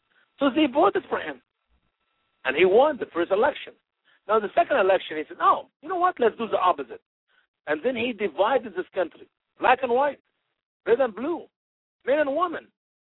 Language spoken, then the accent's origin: English; Egypt; And I am a black. I'm not a racist. I am a black. I'm from Africa. If you don't know that … I'm from Egypt.